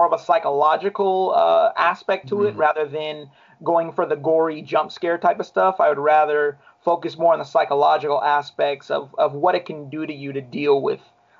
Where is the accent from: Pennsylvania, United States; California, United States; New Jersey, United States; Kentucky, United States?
California, United States; Long Beach; born there; And I was born in Long Beach.